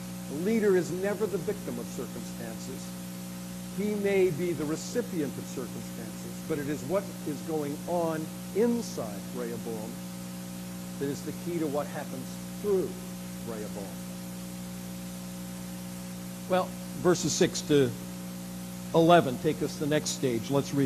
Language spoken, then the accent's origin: English; Western Canada, Canada; growing up in Canada, there was always the feeling that the East was taking advantage of us and the West.